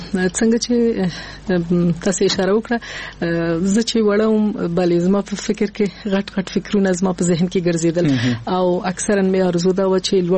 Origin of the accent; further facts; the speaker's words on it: Kabul, Afghanistan; also born or lived in Nangarhar; زه د ننګرهار ولایت یم، اما زیږیدلی په کابل کې یم.